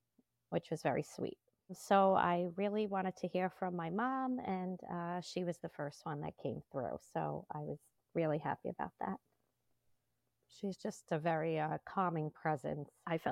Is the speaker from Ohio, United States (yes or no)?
no; Farmingdale, New York, United States; I'm from Farmingdale, New York.